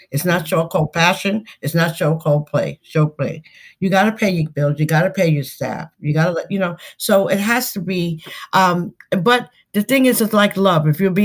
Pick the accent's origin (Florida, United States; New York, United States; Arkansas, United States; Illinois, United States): New York, United States; Westbury; I'm originally from Westbury, Long Island. My parents were like 40 years old when they had me.